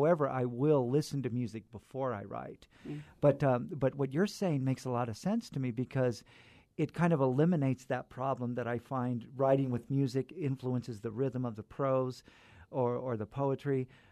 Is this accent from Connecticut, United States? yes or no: no; Fresno, California, United States; now in El Paso, United States; I've been in El Paso for almost 20 years. And I feel like, yeah, I mean, even though I'm from California, from Fresno.